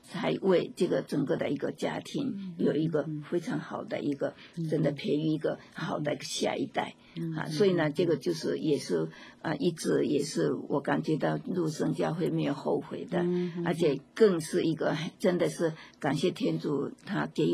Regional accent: China; 我们是中国人

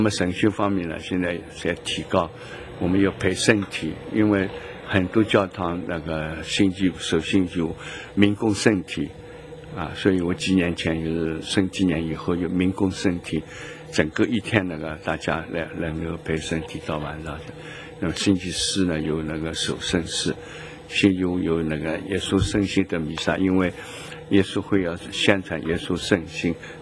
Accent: Shanghai, China; accent: Shanghai Mandarin; now in Taiwan; 你们是台湾国语，我是上海国语

